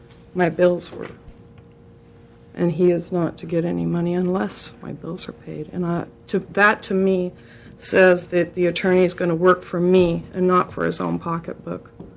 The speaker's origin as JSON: {"language": "English", "town": "Eddyville", "region": "Oregon", "country": "United States", "said": "I'm from Eddyville, Oregon."}